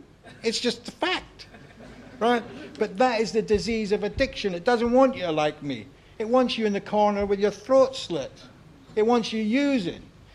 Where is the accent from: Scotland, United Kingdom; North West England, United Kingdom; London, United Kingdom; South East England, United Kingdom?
Scotland, United Kingdom; or like just me being Scottish, right?